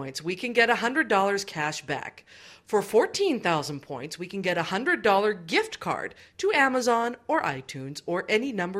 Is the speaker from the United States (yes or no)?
yes; Oregon, United States; may I herewith suggest one of the multitude from my home state of Oregon.